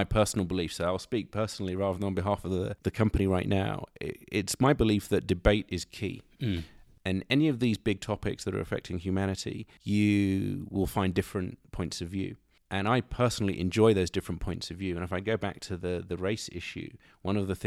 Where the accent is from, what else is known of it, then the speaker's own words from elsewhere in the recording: United Kingdom; And so when growing up, I would describe myself as a British black person.